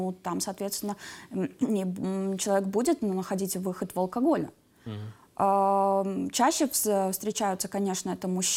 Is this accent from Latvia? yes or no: yes; Vidzeme, Latvia; Я из Видземской стороны.